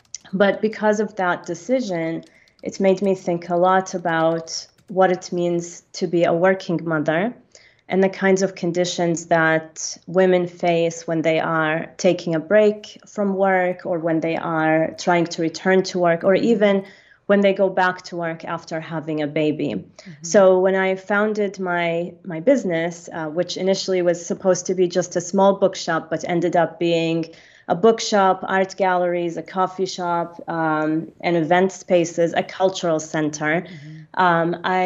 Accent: Kuwait; now in United Arab Emirates; I'm a UAE national. I was born in Kuwait. My mother is Kuwaiti, so I spent about half of my childhood in Kuwait and half of it here in the UAE. And then I left to the US for college and then graduate school and taught there for a while.

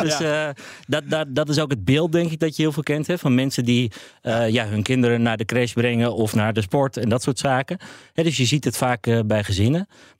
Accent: Friesland, Netherlands; Nou, ik kom uit Friesland, dus ik ben wordt lastig.

